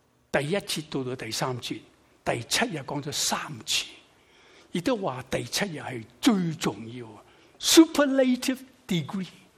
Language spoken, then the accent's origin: Chinese; Shanghai, China; 我是上海人，所以又不是南又不是北，但是我属于北方人。